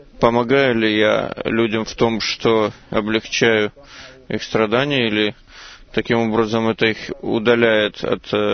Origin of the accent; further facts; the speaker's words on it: Florida, United States; я из Флориды.